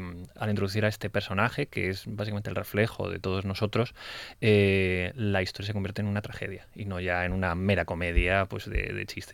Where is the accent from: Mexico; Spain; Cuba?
Spain; muy patriotas somos, muy españoles somos en la corrupción